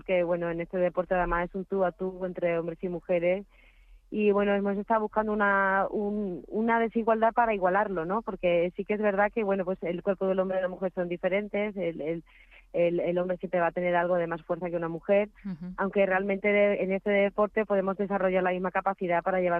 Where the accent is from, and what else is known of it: Seville, Andalusia, Spain; now in Madrid, Spain